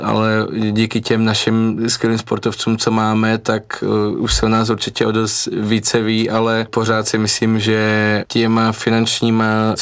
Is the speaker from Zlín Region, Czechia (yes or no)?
yes; Kroměříž, Zlín Region, Czechia; tím, že pocházím z Kroměříže, z takového malého města